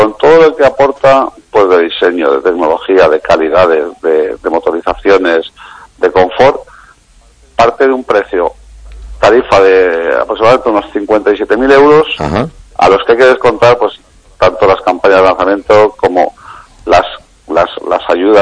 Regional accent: Spain; Y realmente para nosotros como españoles, pues es un orgullo

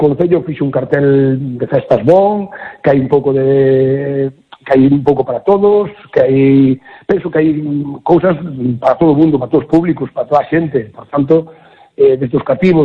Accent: Galicia, Spain; forma parte do noso ser como galegos

